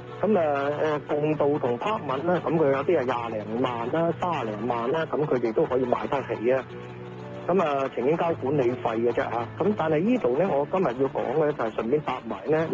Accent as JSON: {"language": "Cantonese", "country": "Hong Kong", "said": "我哋香港人咧就講嗰個叫 lift 啦"}